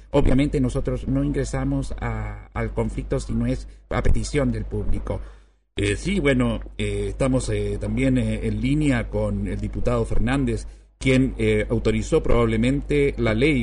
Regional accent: Chile; Yo tengo estudios afuera en Colombia, en Radio Colombiana, y soy chileno recién llegado

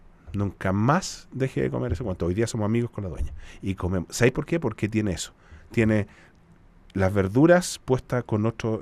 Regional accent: Chile; lo que nosotros como chilenos hemos dejado muy atrás

